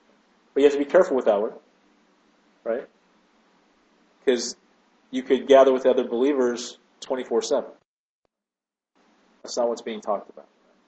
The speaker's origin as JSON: {"language": "English", "country": "United States", "said": "Now, as an American, right, in our culture, who do we give respect to?"}